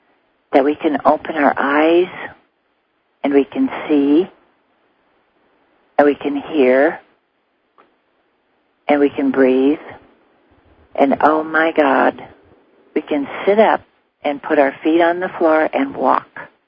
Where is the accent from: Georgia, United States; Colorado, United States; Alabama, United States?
Colorado, United States; also born or lived in Wyoming; And I remember, because I grew up in Colorado and Wyoming with ranchers, and I remember that old saying of, make hay while the sun shines.